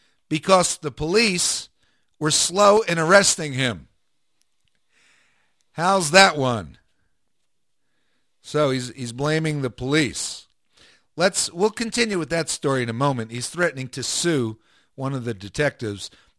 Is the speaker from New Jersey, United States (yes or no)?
yes; New Jersey, United States; At least that's when I grew up in New Jersey. We went across the street and we had the woods.